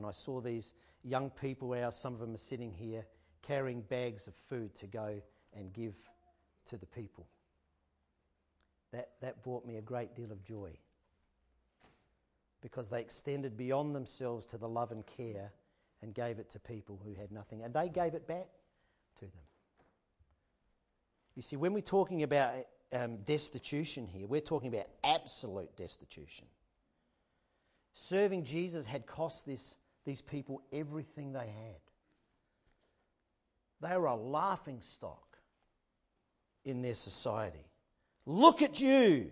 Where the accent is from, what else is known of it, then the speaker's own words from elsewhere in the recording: Australia; now in New Zealand; I'm still an Aussie boy at heart, but I love it.